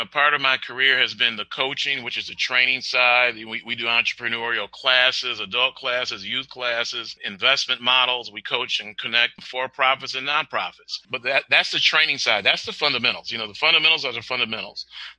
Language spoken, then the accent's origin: English; Waukegan, Illinois, United States; where I grew up in Waukegan, Illinois, there were sections of housing that were designed for veterans when they came back